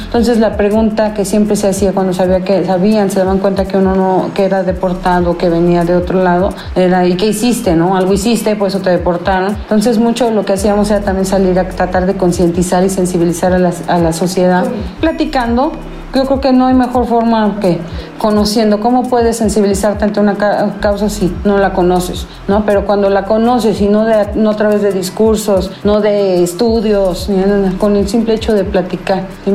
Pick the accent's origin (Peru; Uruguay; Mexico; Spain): Mexico; a pesar de que somos mexicanos, pues nos ha tocado crear nuestra propia comunidad